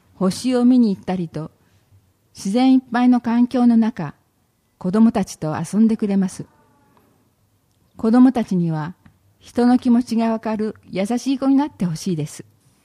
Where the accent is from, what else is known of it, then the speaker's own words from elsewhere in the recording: Iwate, Japan; now in Hashimoto, Japan; 私は岩手県出身で、パパとは東京都で出会いました。結婚後にパパの出身地の橋本市で農業をすることになりました。